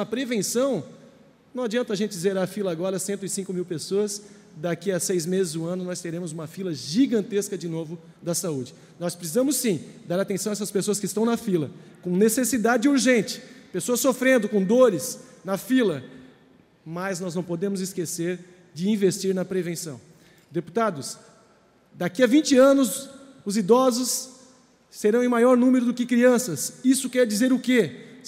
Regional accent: Joinville, Santa Catarina, Brazil; Para a região de Joinville, para a cidade de Joinville, de onde vim, né, minha base eleitoral, mas também para todo o Norte do Estado.

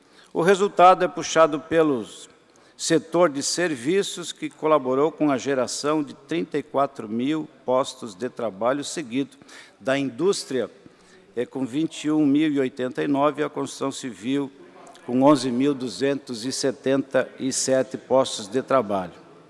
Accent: Santa Catarina, Brazil; porque como catarinense também, eu acho que é motivo de orgulho

